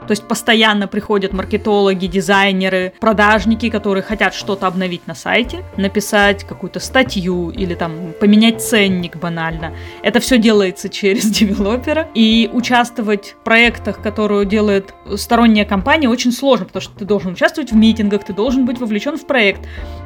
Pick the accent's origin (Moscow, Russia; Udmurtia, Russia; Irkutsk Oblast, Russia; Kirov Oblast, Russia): Irkutsk Oblast, Russia; Irkutsk; Чтобы вы понимали, я из Иркутска. В Иркутске не то чтобы очень классно с работой.